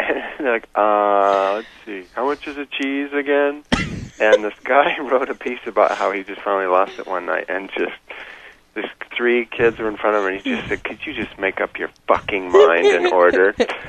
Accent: Laurelhurst, Washington, United States; now in Medina, United States; I have lived here my whole life. Where have I lived? I grew up in Laurelhurst. I live in Medina now, so I've had the posh thing pretty well covered. I've also lived in Ravenna and Capitol Hill up by the Harvard exit.

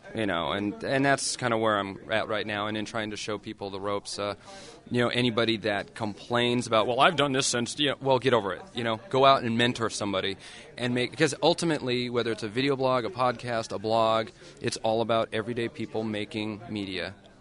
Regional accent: California, United States; I'm Californian, I guess, and I'm up here in a different place, so I have to be different.

